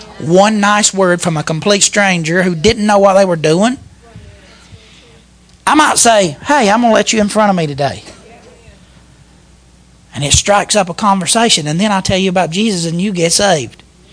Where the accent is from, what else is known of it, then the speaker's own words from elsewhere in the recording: West Virginia, United States; I grew up in Mingo County, Hatfields and McCoys. The whole history of the place is killing somebody over something.